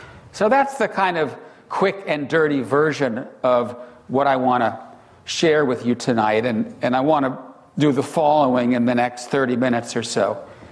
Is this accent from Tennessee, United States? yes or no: no; Wisconsin, United States; I grew up in Wisconsin, right? When I grew up in Wisconsin, it was the land of milk and honey